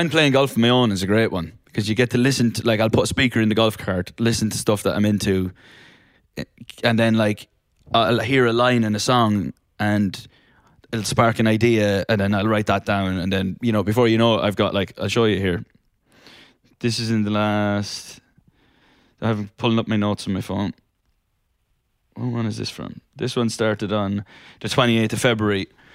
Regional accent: Ireland; now in Los Angeles, United States; I grew up in Ireland where it rains for about 360 days of the year. So I am now a fair weather golfer. I live in Los Angeles.

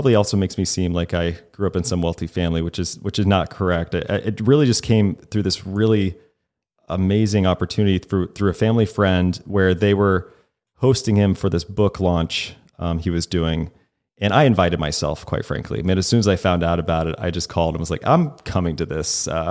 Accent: the South, United States; I grew up in the South a little bit. I love peach tea.

